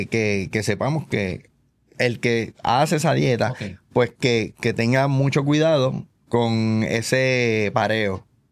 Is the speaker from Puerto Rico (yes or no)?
yes; Puerto Rico; Eso sí, es así.